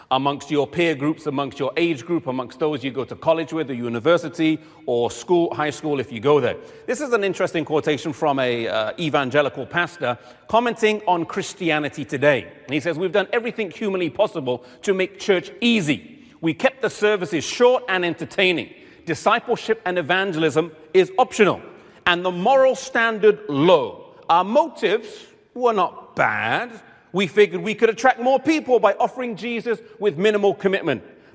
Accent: England, United Kingdom; As he introduced, I'm from England, and we flew over here last Thursday

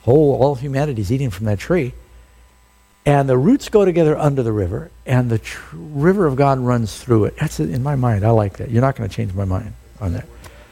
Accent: New York City, New York, United States; And I grew up in New York City. We had a big park in the middle called Central Park.

